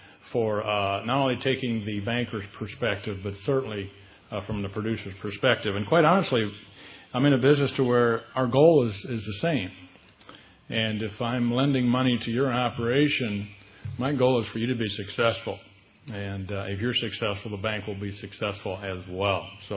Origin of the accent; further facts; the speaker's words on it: Illinois, United States; I am a farm boy. I grew up in Sangamon County. After college, I operated a farm, a 1,300-acre grain and cattle feeding operation in Menard County